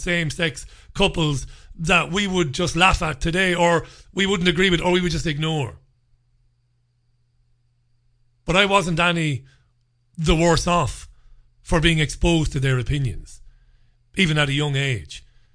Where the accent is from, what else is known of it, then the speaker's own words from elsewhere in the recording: Waterford, Munster, Ireland; I grew up in Ballybeg in Waterford City in the late 1970s. And we moved to Browns Road in Lisdoggan in the mid-1980s.